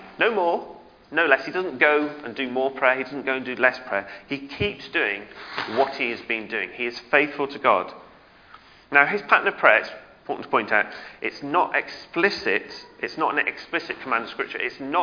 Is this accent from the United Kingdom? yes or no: yes; United Kingdom; as a British person, it can feel a little bit awkward sometimes doing that sort of thing.